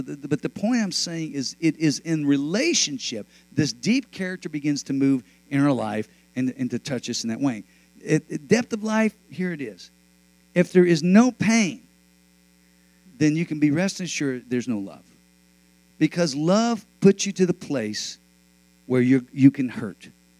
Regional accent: the South, United States; And the growing up in the South where we really took a personal, intimate relationship with Jesus

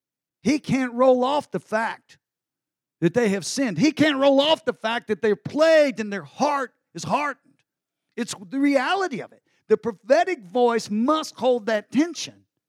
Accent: Texas, United States; I never say naked. I'm from Texas. It's naked.

